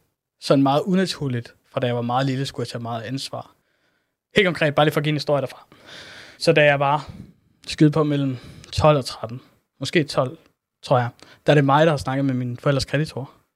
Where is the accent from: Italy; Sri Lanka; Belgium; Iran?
Sri Lanka; now in Denmark; Jeg kommer fra Sri Lanka.